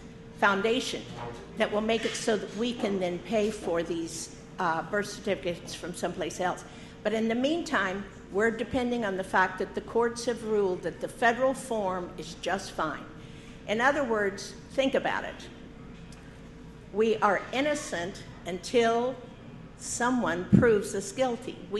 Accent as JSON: {"language": "English", "region": "Texas", "country": "United States", "tie": "born there", "lives_now": "Wichita, United States", "said": "I was born in Texas, and I know to get a copy of a birth certificate is $76."}